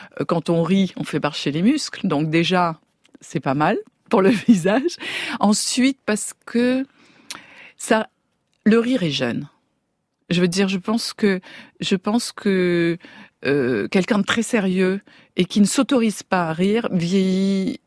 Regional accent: Nice, Provence-Alpes-Côte d'Azur, France; je me souviens que quand j'étais à Nice, je suis niçoise

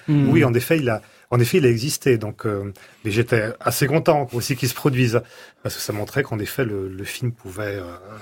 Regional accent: south of France, France; puisque je viens du sud de la France

